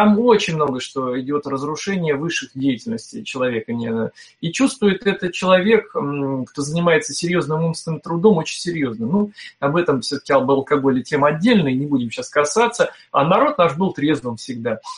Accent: Moscow, Russia; я коренной москвич, с 99-го года переехал жить в собственный дом в Подмосковье, в коттеджный поселок.

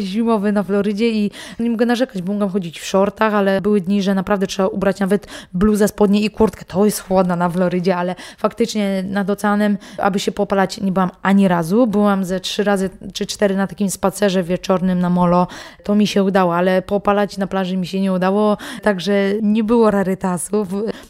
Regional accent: Olsztyn, Warmian-Masurian Voivodeship, Poland; jako olsztynianka i Polka mogę reprezentować kraj

